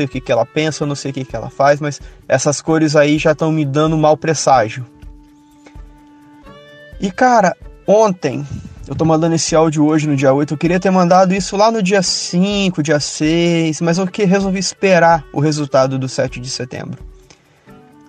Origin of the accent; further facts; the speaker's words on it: Espírito Santo, Brazil; tenho 30 anos, sou daqui do Espírito Santo.